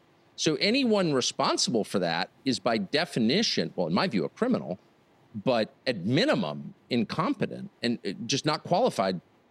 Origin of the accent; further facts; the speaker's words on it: United States; I'm an American. I believe in the sovereignty of the individual.